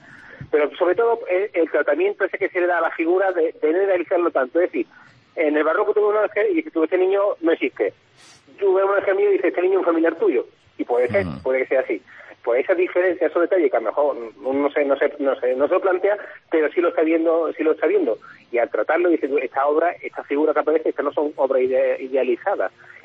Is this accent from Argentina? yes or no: no; Málaga, Andalusia, Spain; como malagueño